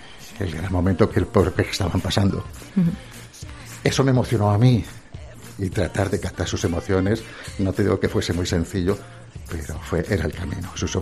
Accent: Albacete, Castilla-La Mancha, Spain; me desplacé a mi ciudad natal, que era Albacete

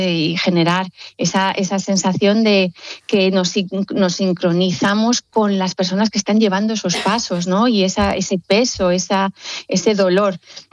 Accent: Valladolid, Castile and León, Spain; Yo que soy de Valladolid

